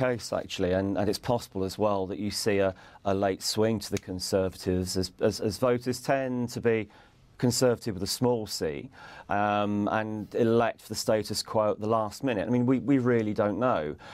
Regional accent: London, United Kingdom; I was brought up in West London from very early age.

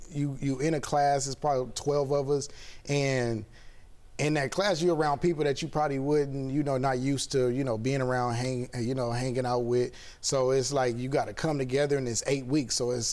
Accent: Compton, California, United States; You know, gang activity. I come from Compton.

